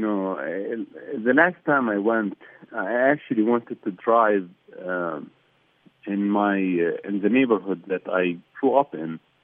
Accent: Baghdad, Baghdad Governorate, Iraq; I grew up in Baghdad. As I mentioned, I was born there.

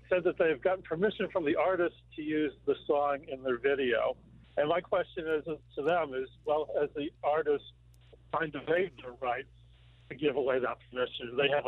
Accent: Williamstown, Massachusetts, United States; I'm actually driving through Great Barrington as we speak, but I am from Williamstown.

